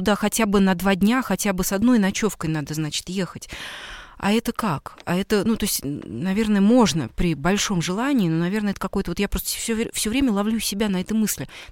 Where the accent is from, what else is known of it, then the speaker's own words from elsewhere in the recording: Tula Oblast, Russia; Саша родом из Нижнего Новгорода, да, я из Тульской, из Калужской областей.